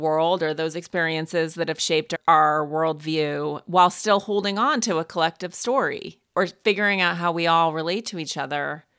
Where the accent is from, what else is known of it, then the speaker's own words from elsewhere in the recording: Montana, United States; also born or lived in New Jersey; I lived in New Jersey for a few years too, but not my primary identity. But I'm from Montana and from specific type of horse culture in Montana